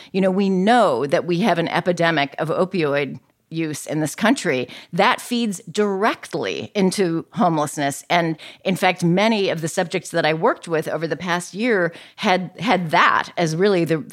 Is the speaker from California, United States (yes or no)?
yes; San Francisco, California, United States; moved away as an adult; I mean, I grew up in San Francisco. I wandered around the city all night as a teen, and I had never, by the time I left for college, seen a person sleeping outside.